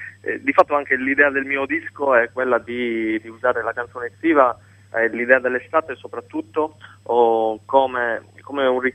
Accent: Sardinia, Italy; Io sono molto legato alla mia terra

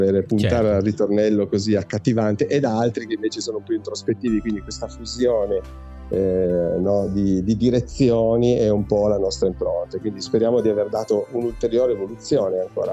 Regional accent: Turin, Piedmont, Italy; Noi ci siamo dovuti spostare a Milano da Torino, noi siamo di Torino

